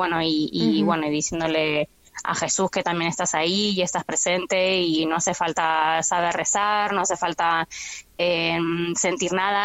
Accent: Buenos Aires, Argentina; born there; que es muy devota de la provincia de Buenos Aires, donde yo nací.

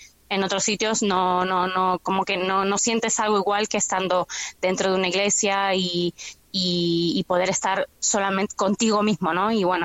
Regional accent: Buenos Aires, Argentina; born there; que es muy devota de la provincia de Buenos Aires, donde yo nací.

